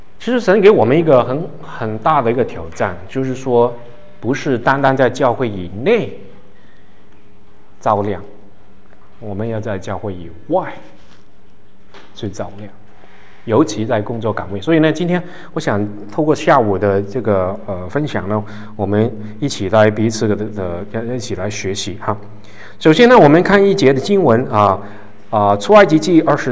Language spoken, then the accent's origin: Chinese; Hong Kong; Chinese is a second language; 我们这些香港国语啊，我在台湾才学国语的，香港长大的背景没有学过国语